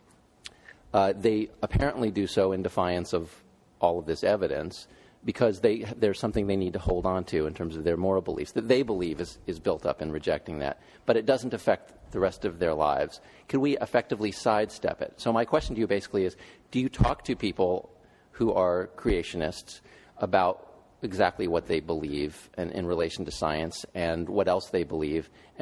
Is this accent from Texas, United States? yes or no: yes; Texas, United States; You know, I'm from Texas, and I grew up among creationists.